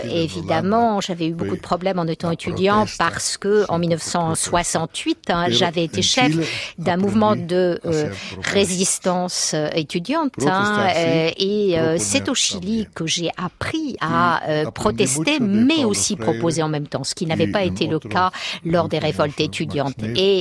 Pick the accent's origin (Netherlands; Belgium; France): Netherlands; Friesland; French is a second language; Alors, je viens de Hollande, du Nord. Nous venons de la Frise. Et on est des frisons, donc c'est un groupe de gens très particuliers en Hollande, des paysans. Et dès l'enfance, on a dû travailler dans les champs